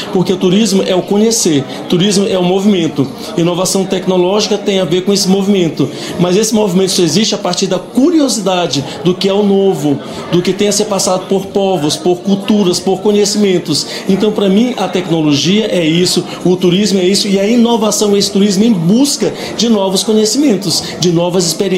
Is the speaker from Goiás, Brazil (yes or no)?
no; Maranhão, Brazil; Porque eu tenho uma identidade cultural diferenciada como brasileiro, como nordestino e como maranhense.